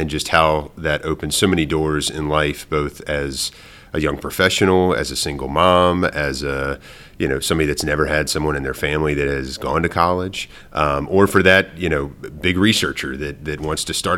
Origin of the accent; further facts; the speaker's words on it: Maryland, United States; Originally born and raised in Maryland